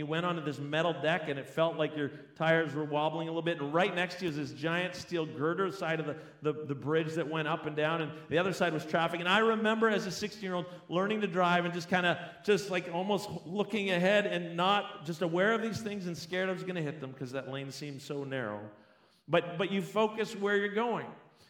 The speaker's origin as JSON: {"language": "English", "town": "St. Catharines", "region": "Ontario", "country": "Canada", "tie": "born or raised there", "said": "I remember when I was learning to drive back in Ontario. I grew up in St. Catharines"}